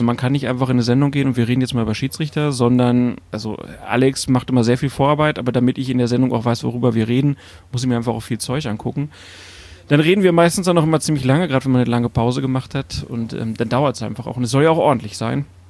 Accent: Lower Saxony, Germany; Also ich bin in der Nähe von Hannover groß geworden, so 30 Kilometer westlich.

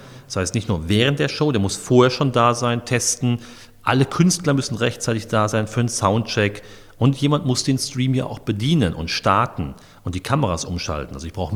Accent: Dortmund, North Rhine-Westphalia, Germany; Wir hatten das in Dortmund. Ich komme aus Dortmund. In Dortmund gab es so ein Lokalfernsehen.

